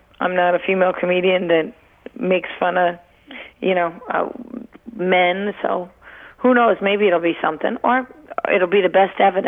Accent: Cleveland, Ohio, United States; I know a lot of people that were unemployed because I grew up in Cleveland, right? And they closed a lot of stuff down and all the factories.

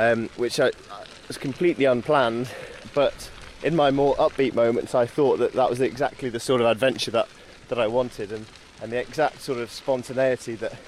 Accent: Yorkshire and the Humber, United Kingdom; It helps being a Yorkshireman for that, I guess

